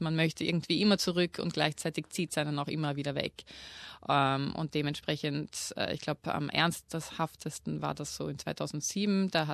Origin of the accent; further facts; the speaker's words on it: Vienna, Austria; da habe ich echt ein Glück gehabt, als Kind in Wien aufzuwachsen oder in der Nähe von Wien